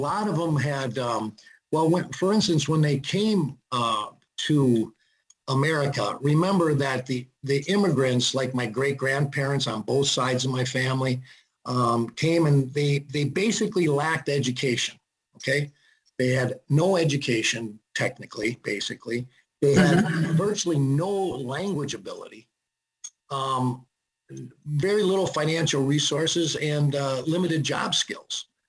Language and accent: English; Racine, Wisconsin, United States; But growing up in Racine, in my neighborhood, near the old Roma Lodge, if you knew where that was, it was right on the old Forest Street.